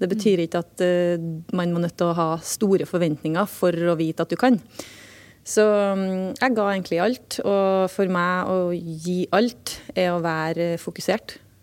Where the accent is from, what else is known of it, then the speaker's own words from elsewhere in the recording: Trondheim, Trøndelag, Norway; som jeg ikke kunne ha lært hvis jeg hadde vært hjemme I Trondheim.